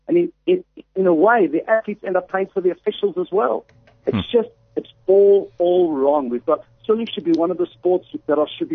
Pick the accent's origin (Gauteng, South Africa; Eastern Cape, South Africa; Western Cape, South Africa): Eastern Cape, South Africa; moved away as an adult; now in United States; I arrived in the United States with a suitcase, a laptop, and a passport. Left everything back at my apartment in Grahamstown.